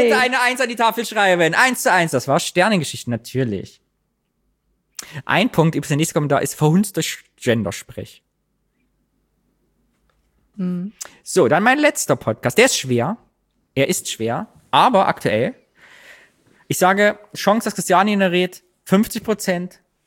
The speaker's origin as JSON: {"language": "German", "region": "East Germany", "country": "Germany", "said": "ich bin Ossi."}